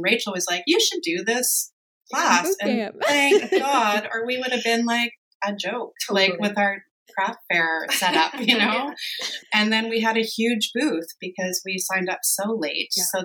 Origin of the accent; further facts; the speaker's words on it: West Coast, Canada; And I think as a Canadian, that's like the best thing. I mean, also as a West Coaster